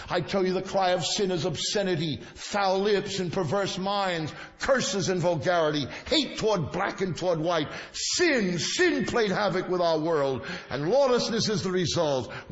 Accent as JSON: {"language": "English", "town": "Brooklyn", "region": "New York", "country": "United States", "said": "I come from Brooklyn, so you have to bear with me"}